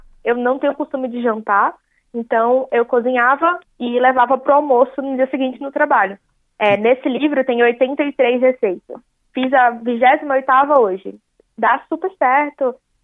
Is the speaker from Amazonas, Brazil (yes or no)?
no; Salvador, Bahia, Brazil; now in São Paulo, Brazil; eu estou há um ano morando em São Paulo, e eu sou de Salvador